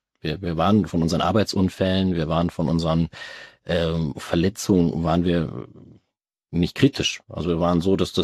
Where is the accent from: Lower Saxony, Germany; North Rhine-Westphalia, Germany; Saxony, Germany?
North Rhine-Westphalia, Germany; moved away as an adult; now in Munich, Germany; Ursprünglich komme ich aus Münsterland, bin dann zum Studium Maschinenbau nach München gezogen